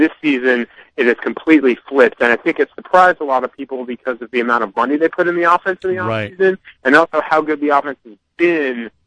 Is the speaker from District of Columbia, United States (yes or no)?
no; New York, United States; I went to college at Syracuse, so I'm from New York and have family actually from Sharon, Massachusetts, right outside.